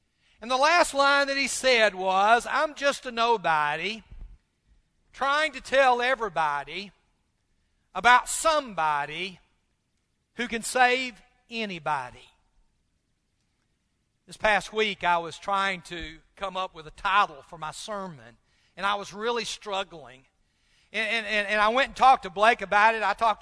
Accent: Tennessee, United States; I tell them I'm from Nashville, Tennessee. Now, the truth is, I've never lived in Nashville. I've lived in Madison, I've lived in Goodlettsville, I've never lived in Nashville.

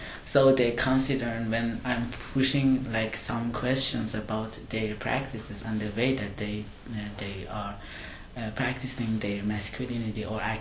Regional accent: Iran; I'm also from the south of Iran, which is like very close to the to Iran.

